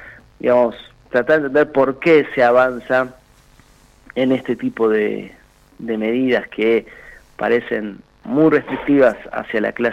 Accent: Argentina; Nosotros como Argentina tenemos el problema del dólar cultural

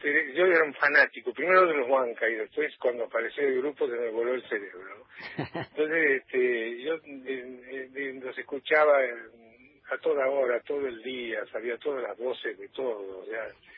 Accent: Santiago del Estero, Argentina; now in Buenos Aires, Argentina; ellos dicen que yo no soy porteño, que yo soy santiagueño de Buenos Aires.

